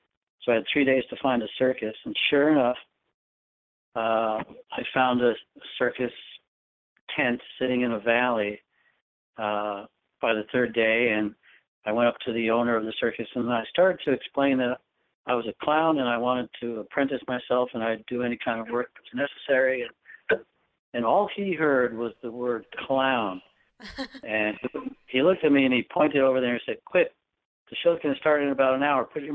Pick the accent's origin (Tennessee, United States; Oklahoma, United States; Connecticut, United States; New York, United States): Connecticut, United States; North Haven; I grew up in North Haven, Connecticut, and it was an area of farmland, more or less, when I was growing up before it got built up to suburbia.